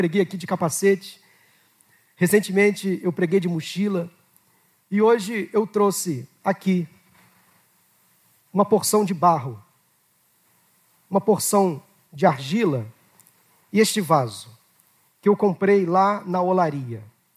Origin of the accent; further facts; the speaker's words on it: Rio de Janeiro, Brazil; Fui criado aqui próximo ao bairro de Madureira, no bairro de Vigário Geral, e até hoje os meus pais moram na mesma casa onde eu fui criado